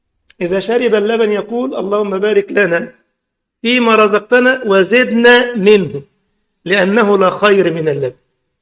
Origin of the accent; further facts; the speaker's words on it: Egypt; عندنا في مصر يقول لك اللسان، منطقة عندنا اسمها إيش؟ اللسان.